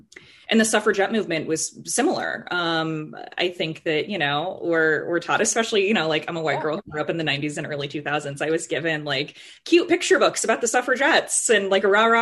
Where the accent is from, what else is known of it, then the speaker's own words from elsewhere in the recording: the West, United States; I grew up in the West. I have Native American friends and family members.